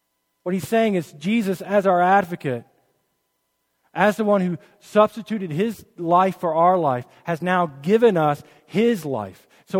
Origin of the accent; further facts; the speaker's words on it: the South, United States; Like, here, I'm from the South, so this might skew me a little bit.